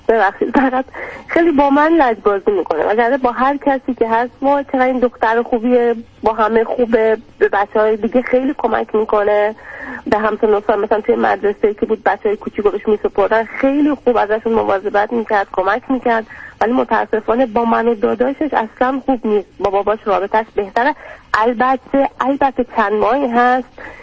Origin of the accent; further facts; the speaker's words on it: Iran; moved away as an adult; ما 2 ساله که از ایران مهاجرت کردیم اومدیم بیرون.